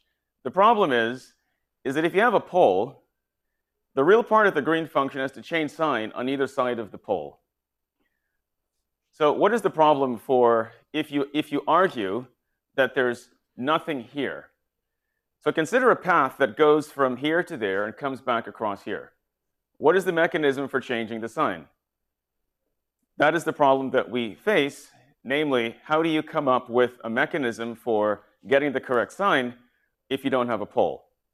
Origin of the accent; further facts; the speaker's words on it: Tobago, Trinidad & Tobago; moved away; also born or lived in North America; So I'm not from North America, but I landed in North America in 68 in Boston, and my first sport was hockey. So I grew up playing hockey, which is a sort of unexpected sort of thing. But anyway, you know, someone from Tobago.